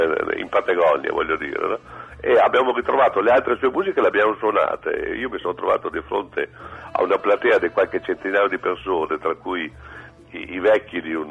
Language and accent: Italian; Bologna, Emilia-Romagna, Italy; Vede, io vengo da Bologna